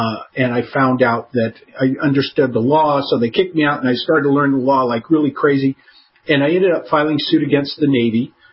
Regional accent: Scotland, United Kingdom; And I said, I'm Scottish.

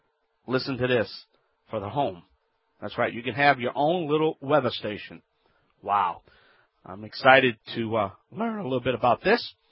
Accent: Louisiana, United States; We have, in my home state, KWDF AM 840 in Alexandria, Louisiana.

